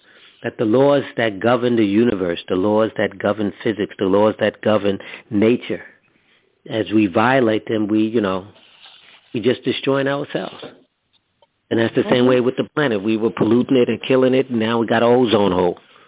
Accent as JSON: {"language": "English", "region": "New York", "country": "United States", "tie": "born or raised there", "said": "I grew up in New York. And so there was always White Castle in the white neighborhood."}